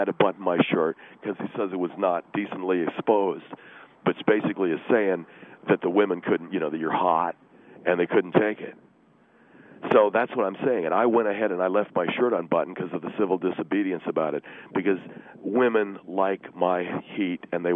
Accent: United States; I'm from America.

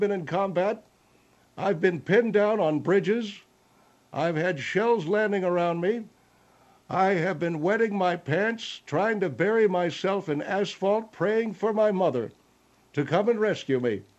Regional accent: Canandaigua, New York, United States; Well, now that's something I know something about because my father owned a restaurant when I was growing up in Canandaigua.

